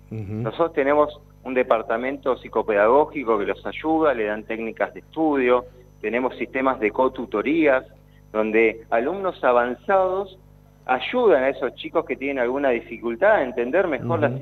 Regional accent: Lavallol, Buenos Aires Province, Argentina; Soy de acá de Lavallol, soy de acá del conurbano.

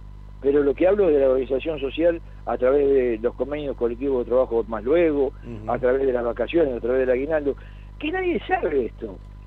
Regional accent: Argentina; pero muestra cómo somos los argentinos, ¿no?

